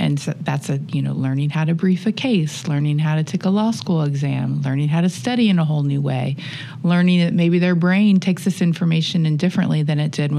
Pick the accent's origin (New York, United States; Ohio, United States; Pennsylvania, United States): Ohio, United States; also born or lived in Colorado / California; I did, yes. I grew up in Ohio. I went to undergraduate school at Ohio University before heading west.